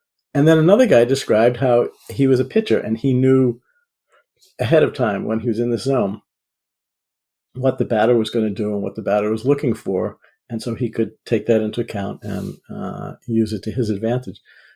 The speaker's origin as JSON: {"language": "English", "town": "Boston", "region": "Massachusetts", "country": "United States", "tie": "born or raised there", "said": "And I will confess to some of that growing up in Boston."}